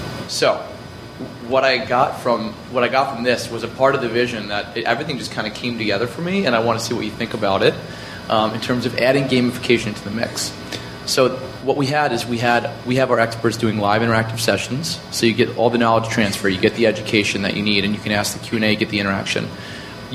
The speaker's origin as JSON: {"language": "English", "town": "Atlanta", "region": "Georgia", "country": "United States", "said": "from Atlanta"}